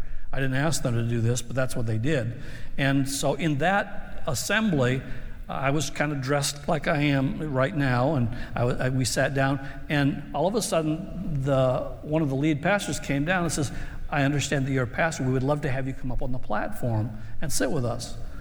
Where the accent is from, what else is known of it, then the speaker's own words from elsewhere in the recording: Gardiner, Maine, United States; I come from Gardner, Maine. Has anybody ever heard of Gardner, Maine? No one has. 5,000 people, nowhere, nothing's happening there.